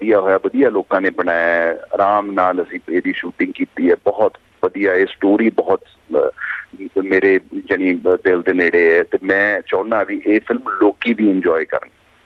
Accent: Punjab, India; also born or lived in Uttar Pradesh; now in Mumbai, India; ਮੈਂ ਪੜ੍ਹਦਾ ਸੀ ਪੰਜਾਬ ਦੇ ਵਿੱਚ, ਮੈਂ ਜੰਮਿਆ ਸੀ UP 'ਚ, ਅਤੇ ਮੈਂ ਆਪਣੀ ਸਕੂਲਿੰਗ ਅਤੇ ਕਾਲਜ ਸਾਰਾ ਕੁਛ ਜਿਹੜਾ ਹੈਗਾ ਜੀ ਪੰਜਾਬ ਤੋਂ ਕੀਤਾ, ਪਟਿਆਲੇ ਤੋਂ, ਚੰਡੀਗੜ੍ਹ ਤੋਂ, ਨਾਭੇ ਤੋਂ

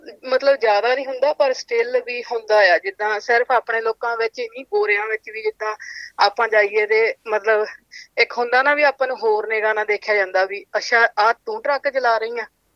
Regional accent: Phagwara, Punjab, India; moved away as an adult; now in Australia; ਮੈਂ ਪੰਜਾਬ ਤੋਂ ਗ੍ਰਹਿਆਂ ਤੋਂ ਆ, ਫਗਵਾੜੇ ਦੇ ਨਾਲ ਆ, ਸ਼ਹਿਰ ਹੀ ਆ ਬਟ ਛੋਟਾ ਸ਼ਹਿਰ ਆ। ਤੇ ਮੇਰੀ ਫੈਮਿਲੀ ਚ ਮੰਮੀ ਆ, ਭਰਾ ਆ, ਤੇ ਆਸਟ੍ਰੇਲੀਆ ਆਈ ਸੀਗੀ 2013 ਵਿੱਚ। ਹਾਂਜੀ 7 ਸਾਲ ਹੋ ਗਏ।

